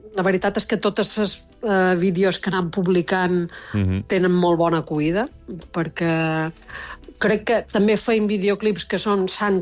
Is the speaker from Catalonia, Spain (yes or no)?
no; Formentera, Balearic Islands, Spain; som els quatre de Formentera